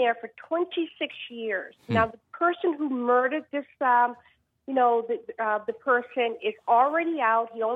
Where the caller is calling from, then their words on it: Lynn, Massachusetts, United States; I'm calling from Lynn.